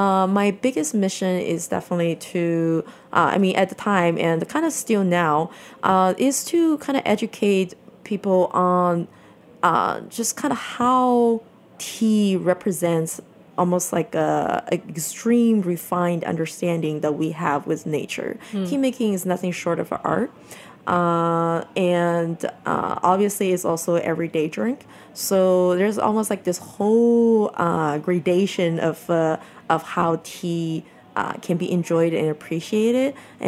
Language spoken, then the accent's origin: English; northern China, China; I grew up in northern China. Mm-hmm. So my hometown region actually does not produce tea.